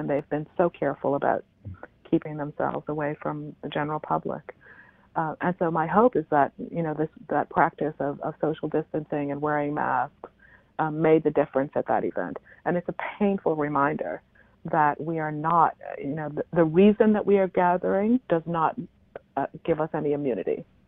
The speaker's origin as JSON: {"language": "English", "country": "Bahamas", "tie": "born or raised there", "lives_now": "United States", "said": "I grew up in the Bahamas, and we are kind of in that area where storms hit frequently."}